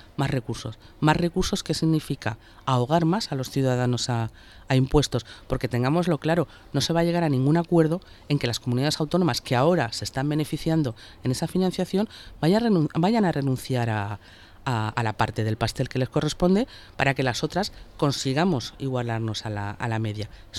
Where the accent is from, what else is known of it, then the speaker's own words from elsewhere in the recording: Valencian Community, Spain; Y nosotros lo que somos valencianos y españoles.